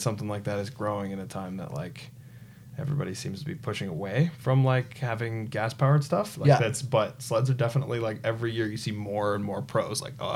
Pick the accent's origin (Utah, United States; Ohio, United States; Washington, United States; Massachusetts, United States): Massachusetts, United States; I'm like, I'm from Western Mass. I don't need a sled.